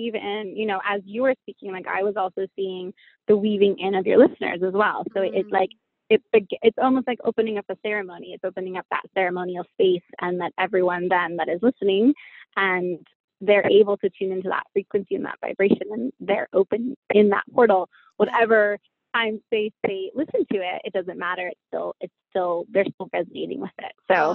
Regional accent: Utah, United States; and the fact that we're both from Utah

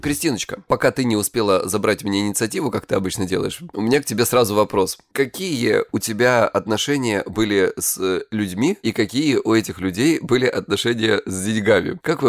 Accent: Krasnodar Krai, Russia; мне 37, я психолог, я мужик, я лысый, я с Кубани.

